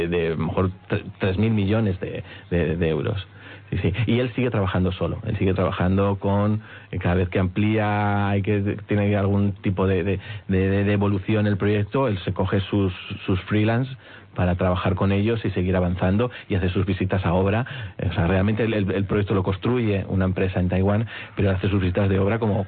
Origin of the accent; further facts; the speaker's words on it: Spain; lo que pasó desde 2008 hacia atrás, ¿no? En mi país, en España.